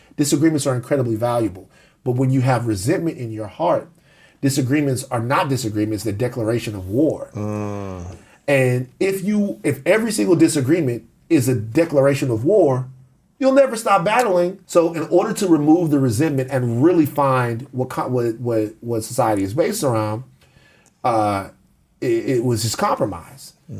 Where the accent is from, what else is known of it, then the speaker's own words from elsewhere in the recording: the South, United States; You need to have that look in your eye that sometimes like, I'm from the South.